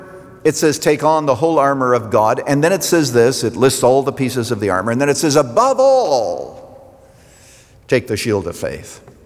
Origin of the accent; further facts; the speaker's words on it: Canada; when I was growing up in Canada